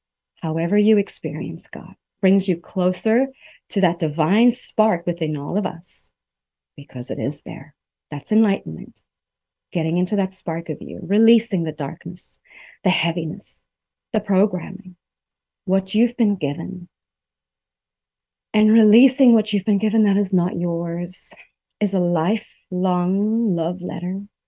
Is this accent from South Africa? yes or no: yes; South Africa; I'm drinking a tea from rooibos from South Africa, my home country